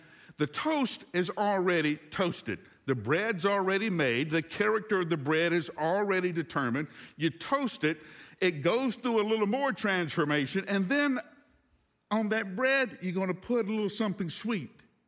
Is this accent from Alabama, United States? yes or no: yes; Huntsville, Alabama, United States; I grew up in Huntsville. There are more engineers per capita in Huntsville, Alabama than anywhere else.